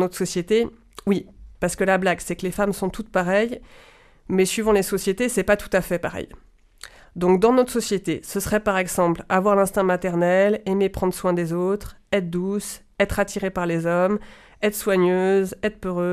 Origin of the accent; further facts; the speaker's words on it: Bourg-en-Bresse, Auvergne-Rhône-Alpes, France; mon enfance à Bourg-en-Bresse dans les années 90.